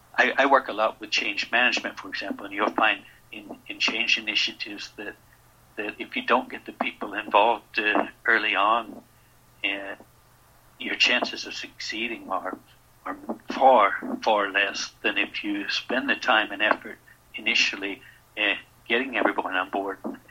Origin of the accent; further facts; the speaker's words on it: United States; being American, having lived here for 30 years, I can identify